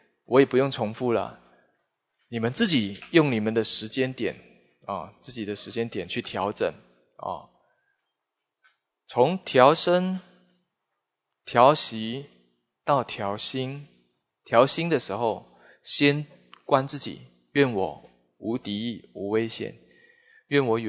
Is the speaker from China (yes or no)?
no; Taiwan; born there; 人家生在难民国，我生在台湾，我到底不快乐些什么？